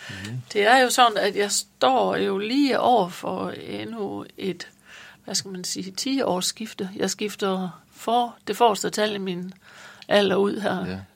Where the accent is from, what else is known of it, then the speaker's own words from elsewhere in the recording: Jutland, Denmark; jeg er der jyde, så vidt jeg ved, så langt tilbage, som jeg i hvert fald har kendskab til.